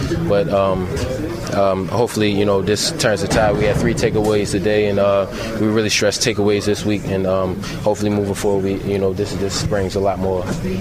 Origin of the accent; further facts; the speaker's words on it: Baltimore, Maryland, United States; just growing up around Baltimore, being a Ravens fan